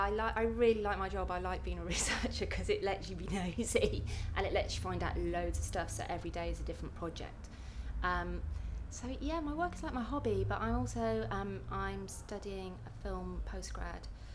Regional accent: East Midlands, United Kingdom; accent: Scottish; also born or lived in Scotland; now in London, United Kingdom; I'm Scottish, as you can tell from the accent. So I was born in Scotland but grew up in the Midlands, grew up in Derbyshire, moved to London after university. So yes, I'm from all over the place.

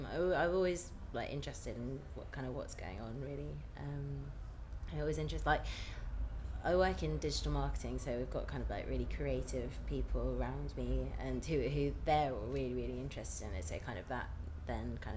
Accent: Letchworth, East of England, United Kingdom; now in London, United Kingdom; I grew up in Letchworth, which is the first garden city in the world. As the first roundabout in the world as well, and I went to school in Bedford, but now I live in Highbury in Islington, but yeah, so I work in London.

